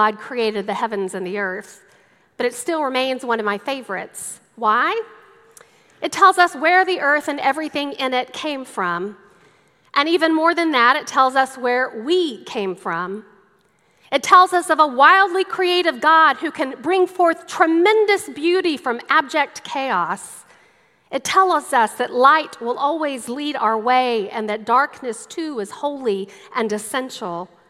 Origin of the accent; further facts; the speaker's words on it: Waco, Texas, United States; a bumper sticker I often saw growing up in Waco, Texas.